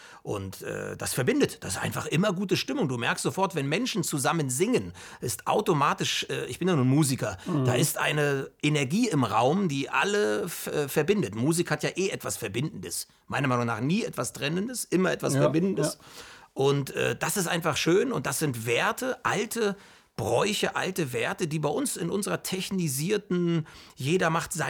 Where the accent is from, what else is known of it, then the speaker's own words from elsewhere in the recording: East Germany, Germany; ich kenne das noch aus der DDR, ich komme noch mal aus der DDR